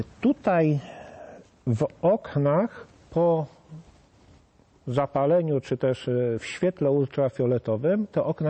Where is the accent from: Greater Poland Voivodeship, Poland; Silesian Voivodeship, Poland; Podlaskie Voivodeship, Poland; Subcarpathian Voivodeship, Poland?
Silesian Voivodeship, Poland; Katowice; ja jestem z Katowic, dlatego też łatwiej mi o tym opowiadać.